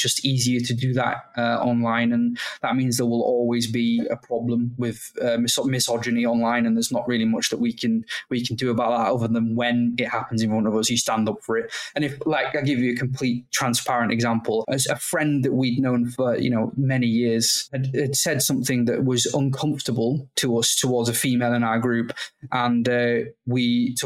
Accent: Kendal, North West England, United Kingdom; I am from Kendal, Cumbria, the Lake District up in the northwest of England. I'm 30 years old.

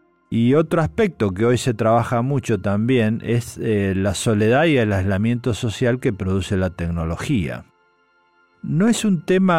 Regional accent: Rafaela, Santa Fe, Argentina; born there; en la ciudad donde yo nací, en Rafaela

